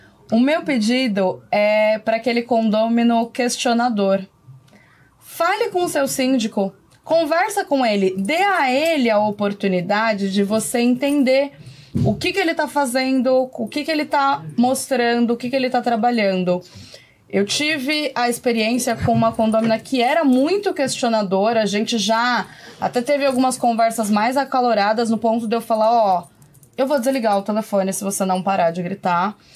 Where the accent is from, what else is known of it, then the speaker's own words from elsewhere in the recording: Guarulhos, São Paulo, Brazil; Eu sou de Guarulhos, mas atuo também em São Paulo. Tô ali no pé da Ponte da Penha